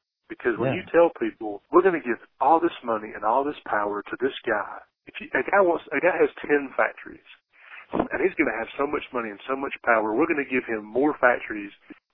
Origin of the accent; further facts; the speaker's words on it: Alabama, United States; Then, I mean, we saw that firsthand growing up in Alabama.